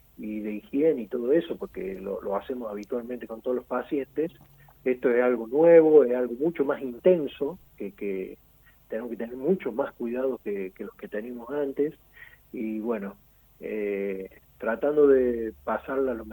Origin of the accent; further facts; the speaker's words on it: Charras, Córdoba, Argentina; now in San Luis, Argentina; Yo soy cordobés y soy del sur de la provincia de Córdoba, de un pueblito chiquito a 20 kilómetros de Río Cuarto que se llama Charras.